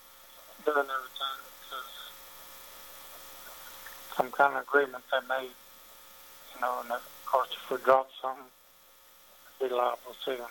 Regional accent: Denham Springs, Louisiana, United States; born there; Yes. I was born from Denham Springs, Louisiana.

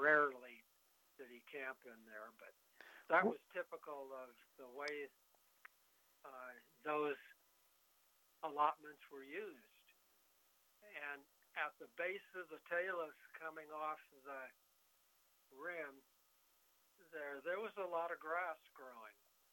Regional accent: Los Altos Hills, California, United States; I grew up in Los Altos Hills where we had 6 acres, and it was a pasture.

